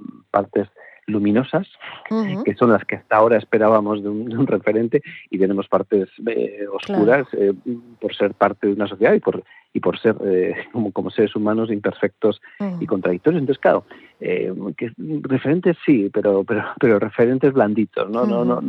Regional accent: Basque Country, Spain; born there; nací en una familia en el País Vasco, soy el cuarto hermano varón.

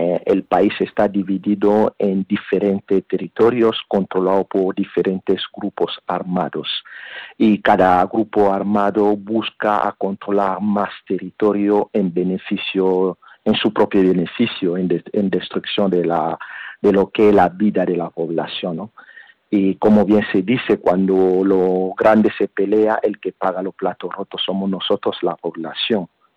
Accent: DR Congo; moved away; yo soy de la República Democrática del Congo y me vi obligado de dejar mi país por la guerra precisamente del coltán

